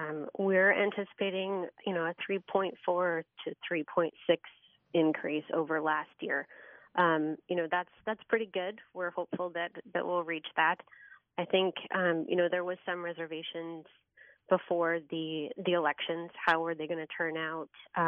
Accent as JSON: {"language": "English", "town": "Waterloo", "region": "New York", "country": "United States", "tie": "born or raised there", "said": "Waterloo, New York."}